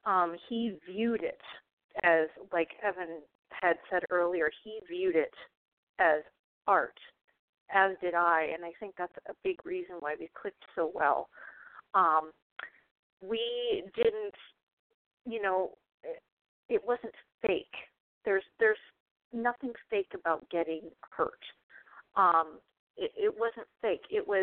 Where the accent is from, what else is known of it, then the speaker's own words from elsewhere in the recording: Wisconsin, United States; I had just spent 48 hours on a Greyhound bus traveling from my home state in Wisconsin to Seattle.